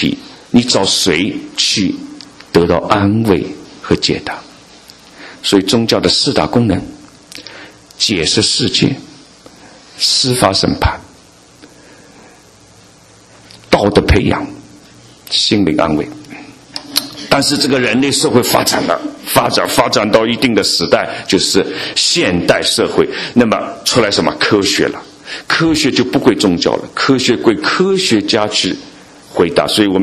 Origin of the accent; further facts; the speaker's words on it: China; 在古代的时候，在我们中国人就相信，我们中国人很早就相信有一位造物主